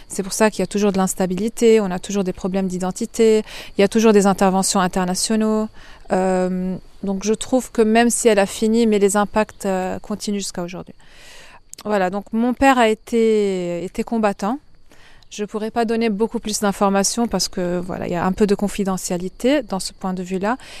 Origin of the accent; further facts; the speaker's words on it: Lebanon; also born or lived in Saudi Arabia; Je suis libanaise, mais moi je dis je suis méditerranéenne. C'est l'identité que j'aime bien porter avec moi. Je suis née en Arabie Saoudite parce que mes parents ont déménagé en Arabie